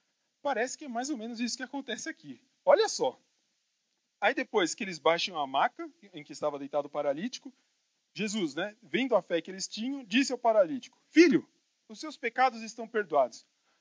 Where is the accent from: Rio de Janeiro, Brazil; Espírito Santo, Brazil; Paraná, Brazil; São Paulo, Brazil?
São Paulo, Brazil; Sou paulistano, meu, e já terceira geração, então gosto da nossa cidade.